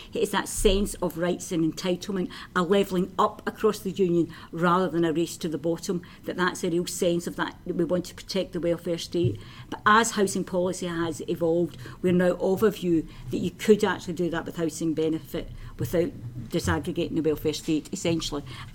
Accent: Glasgow, Scotland, United Kingdom; And I'm Glaswegian, I talk very quickly.

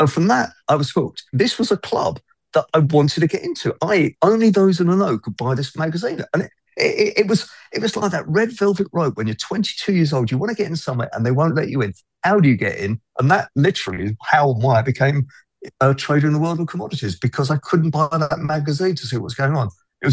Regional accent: Harrow, London, United Kingdom; Preston Manor School, which is in the northwest London suburb of Harrow. So I grew up in the London suburbs.

